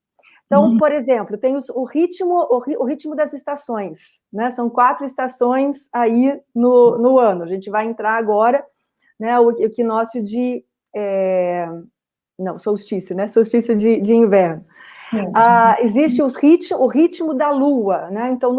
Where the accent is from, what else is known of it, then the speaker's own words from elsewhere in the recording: Curitiba, Paraná, Brazil; now in São Francisco de Paula, Brazil; Eu sou paranaense, eu sou de Curitiba, sou da terra da leite quente, que dói dentro da gente. E moro aqui no interior do Rio Grande do Sul, hoje por escolha, né? Aqui na Serra Gaúcha.